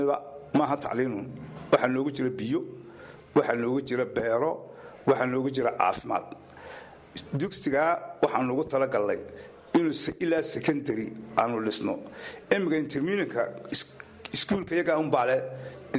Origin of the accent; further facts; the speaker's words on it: Woqooyi Galbeed, Somalia; born there; Anaga horta waxaan ku dhashay Gobka Daarimo saari dhexdeeda waa meel Gabeelle u jirta 12 kilomitir.